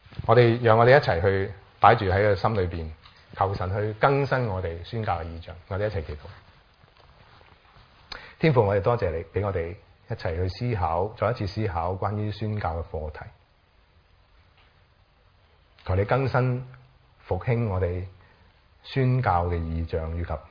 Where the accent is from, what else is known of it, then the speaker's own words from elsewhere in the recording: China; 我哋中国人都系咁样信主，